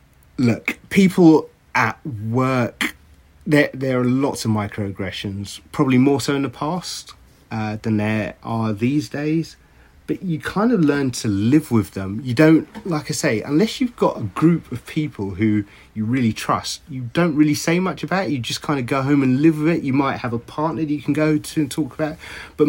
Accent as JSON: {"language": "English", "region": "London", "country": "United Kingdom", "tie": "born or raised there", "said": "I had predominantly white friends growing up, nearly exclusively white. I grew up in Maida Vale, St John's Wood, and you just went home and lived with it."}